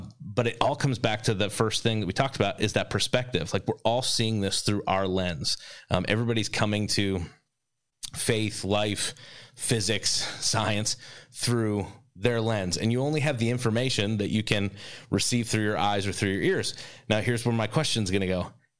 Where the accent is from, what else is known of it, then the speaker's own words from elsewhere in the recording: East Coast, United States; I grew up on the East Coast. I thought one way about Midwest. And then I came to the Midwest.